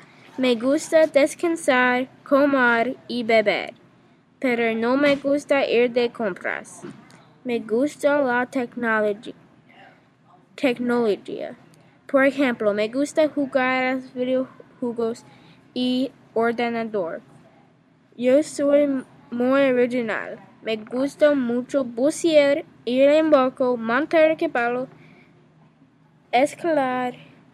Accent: Atlanta, Georgia, United States; Spanish is a second language; Yo soy de Atlanta, Georgia.

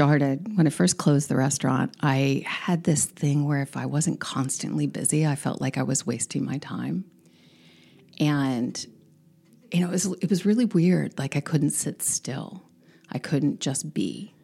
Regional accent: San Diego, California, United States; So Mexico is my chosen home. I mean, it really is. I grew up on the border.

